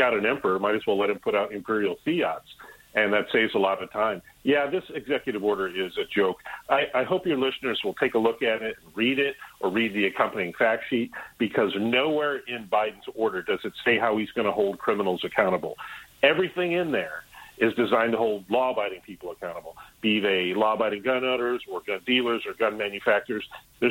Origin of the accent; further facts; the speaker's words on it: Minnesota, United States; it's the same thing going on in my home state of Florida, or of Minnesota.